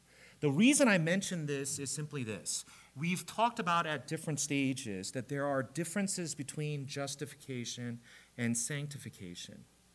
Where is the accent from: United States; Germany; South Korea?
South Korea; when I was growing up in Korea